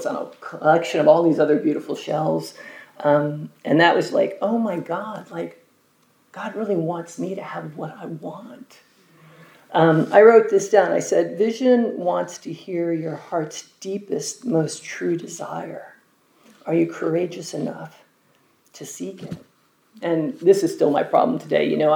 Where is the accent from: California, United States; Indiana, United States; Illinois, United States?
California, United States; Los Angeles; from Los Angeles.